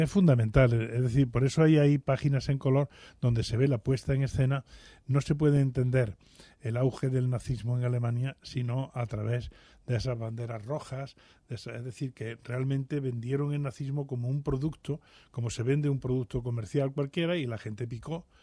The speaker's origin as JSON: {"language": "Spanish", "country": "Spain", "said": "para eso somos españoles"}